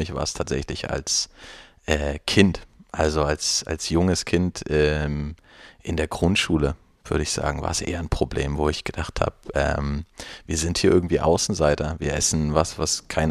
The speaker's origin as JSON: {"language": "German", "region": "Mecklenburg-Vorpommern", "country": "Germany", "tie": "born or raised there", "said": "Ich bin in einer kleinen Stadt aufgewachsen in Mecklenburg-Vorpommern"}